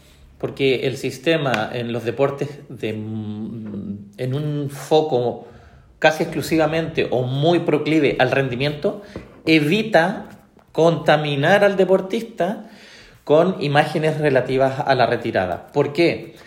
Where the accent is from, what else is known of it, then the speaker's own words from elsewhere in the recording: Chile; Nosotros en Sudamérica, como buen chileno, a veces pensamos y nos miramos y nos nivelamos en términos de Sudamérica.